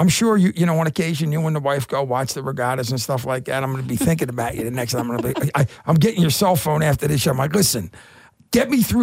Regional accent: Philadelphia, Pennsylvania, United States; I grew up in East River Drive.

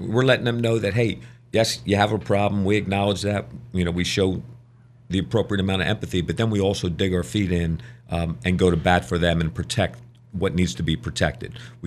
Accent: Philadelphia, Pennsylvania, United States; I mean, I was born and raised in Fairmount.

